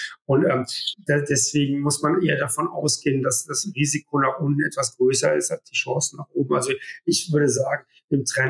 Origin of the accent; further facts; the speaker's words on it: Rhineland, Germany; Kulturell komme ich aus dem Rheinland, das ist ein bisschen, ist auch nicht ganz zu überhören in meinen Ausführungen